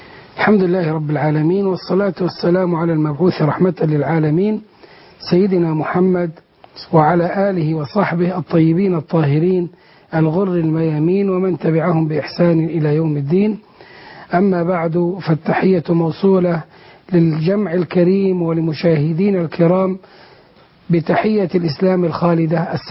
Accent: Egypt; نحن كشعب مصري

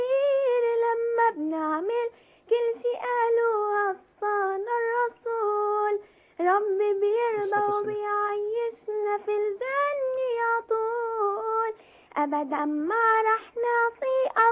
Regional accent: Cairo, Cairo Governorate, Egypt; من القاهرة.

